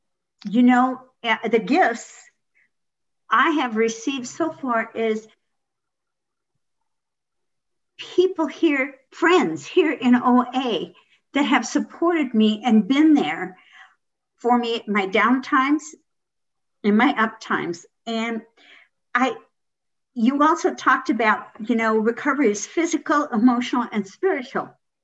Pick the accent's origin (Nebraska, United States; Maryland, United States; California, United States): California, United States; Long Beach; I was from Southern California. I was from Long Beach.